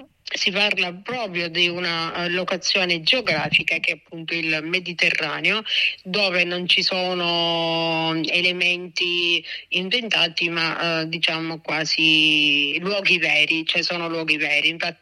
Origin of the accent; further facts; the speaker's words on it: Licata, Sicily, Italy; io sono siciliana, per la precisione sono di Licata, in provincia di Agrigento, la città considerata dei templi.